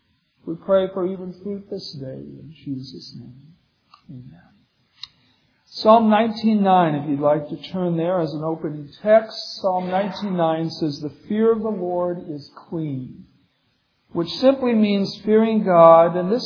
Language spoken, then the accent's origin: English; Minneapolis, Minnesota, United States; born there; I was born in Minneapolis. My dad was attending Northwestern Seminary way back in the late 40s, early 50s.